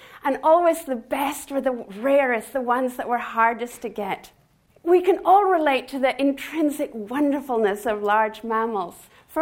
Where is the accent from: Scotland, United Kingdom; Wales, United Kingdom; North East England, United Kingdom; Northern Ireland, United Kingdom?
Scotland, United Kingdom; I grew up with gorse in Scotland. The moorlands of Scotland, it looked beautiful